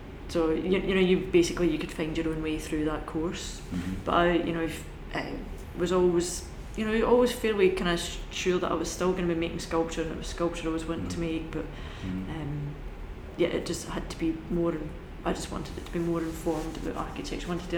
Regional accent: Scotland, United Kingdom; I'm originally from Scotland. I had a very rural childhood in Scotland, very outdoorsy rural childhood in Scotland.

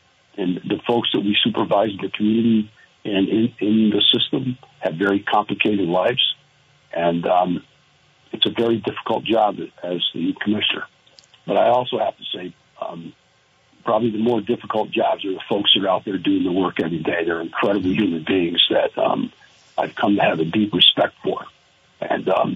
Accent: Arlington, United States; working on a small economic development project in my hometown of Arlington.

